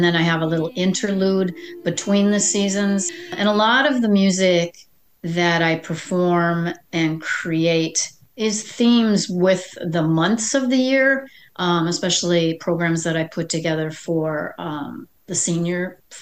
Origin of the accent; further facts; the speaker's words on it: Wisconsin, United States; also born or lived in Nebraska; So, you know, I grew up in Wisconsin.